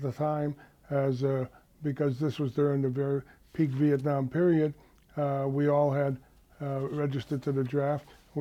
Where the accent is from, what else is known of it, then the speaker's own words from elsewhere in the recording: Webster, United States; Well, it was rather interesting times, like 40s, early 50s. We grew up with family, we were fairly poor.